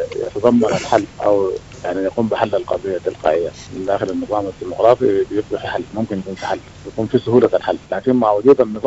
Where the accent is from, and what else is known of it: Sudan